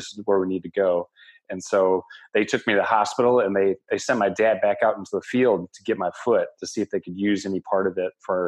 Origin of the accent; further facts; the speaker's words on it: Boscobel, Wisconsin, United States; And so I grew up in Boscobel, Wisconsin, which is in the southwest part of the state. And so I grew up, you know, like most farm boys